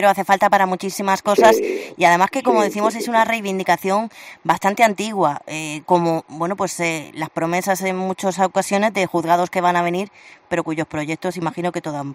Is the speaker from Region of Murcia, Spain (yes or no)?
yes; Cartagena, Region of Murcia, Spain; los principales beneficiados somos los cartageneros en este caso